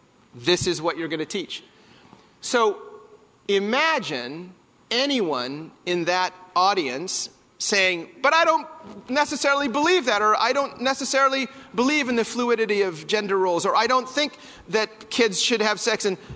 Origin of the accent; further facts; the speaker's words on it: Washington, United States; it starts in my home state of Washington.